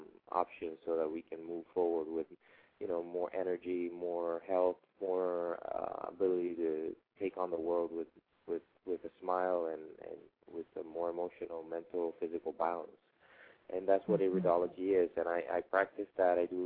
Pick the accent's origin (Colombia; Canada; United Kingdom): Colombia; now in Miami, United States; I was born and raised in South America, in Colombia, near the coast, with the ocean. And I reside here in Miami